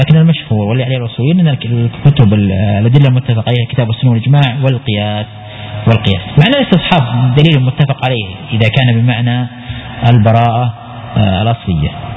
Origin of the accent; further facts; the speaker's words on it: Al-Qassim, Saudi Arabia; حتى عندنا مثلا، عندنا مثلا في القصيم